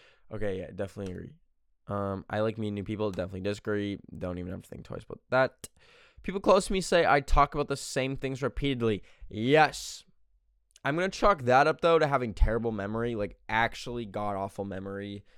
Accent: Canada; even though I grew up in Canada and we don't have the fucking CIA.

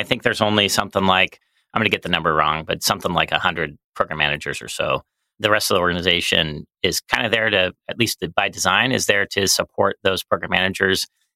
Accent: Colorado Springs, Colorado, United States; In fact, I grew up in Colorado Springs, so you would think that I would have went to the Air Force Academy, which is there

